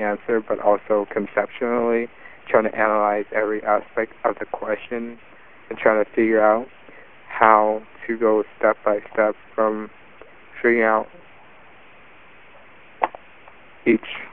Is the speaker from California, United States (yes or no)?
yes; San Jose, California, United States; now in San Diego, United States; I am originally from the Bay Area, San Jose, but right now I reside in San Diego because I go to state